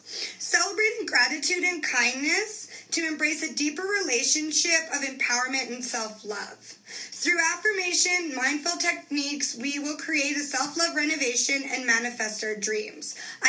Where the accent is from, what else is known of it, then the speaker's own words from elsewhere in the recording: Calgary, Alberta, Canada; I'm from Calgary, Alberta